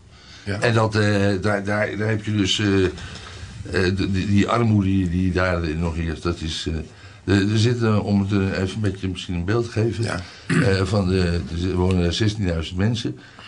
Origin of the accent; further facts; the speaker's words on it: Netherlands; Als wij nou als Hollander naar Polen zouden moeten gaan om ons geld te verdienen